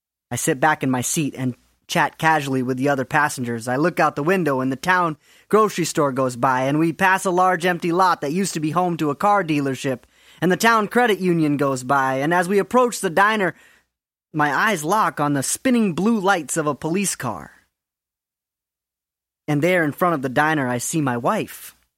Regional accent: Maine, United States; It is early in my ministry, and I'm leading a mission trip to my hometown in Maine.

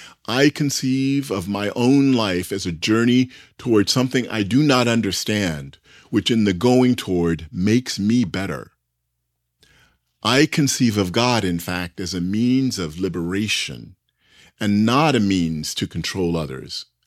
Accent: Southern United States, United States; Growing up in the South as a queer Black boy in the 1970s, letting my softness be known was anything but safe.

